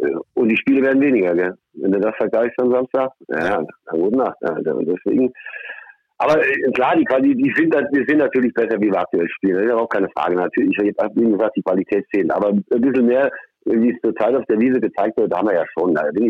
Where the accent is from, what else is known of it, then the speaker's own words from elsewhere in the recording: Dillenburg, Hesse, Germany; Ja, und hier aus Dillenburg, aus der Nähe, ne?